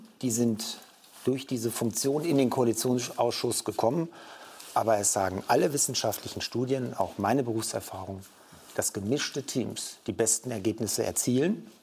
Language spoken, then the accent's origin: German; Paderborn, North Rhine-Westphalia, Germany; ich komme aus Paderborn in meinem Wahlkreis.